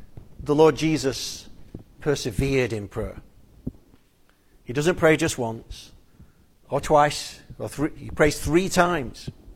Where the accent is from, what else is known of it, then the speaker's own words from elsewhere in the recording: United Kingdom; I don't know if it's being British, but I think this is a part of prayer we really neglect.